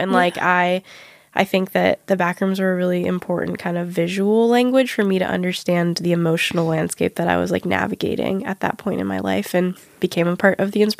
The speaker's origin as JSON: {"language": "English", "region": "California", "country": "United States", "tie": "born or raised there", "said": "And growing up in California is really lucky when you're queer."}